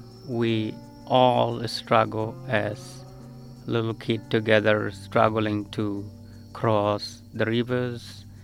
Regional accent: Sudan; now in United States; But I always say I'm an American, but originally from Sudan.

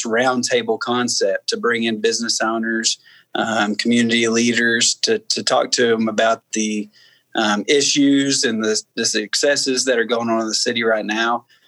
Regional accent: Springdale, Arkansas, United States; Lived my whole life there. I graduated Springdale High School. Went to the U of A.

